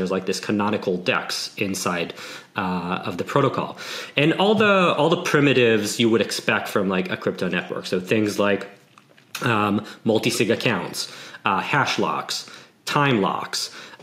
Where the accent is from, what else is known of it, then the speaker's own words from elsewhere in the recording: Israel; moved away as an adult; So I'm originally from Israel and I worked on a few consumer startups back in the day